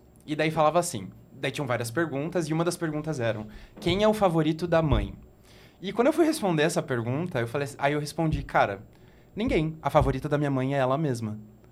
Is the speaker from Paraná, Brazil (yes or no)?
yes; Guarapuava, Paraná, Brazil; born there; eu nasci em Guarapuava, que é uma cidade do interior do Paraná, em 19 de janeiro de 1996.